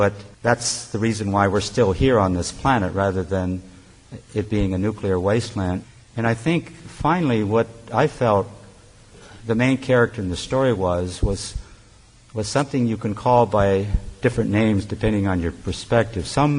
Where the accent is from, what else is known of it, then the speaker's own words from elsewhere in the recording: United States; I'm an American citizen and I raise questions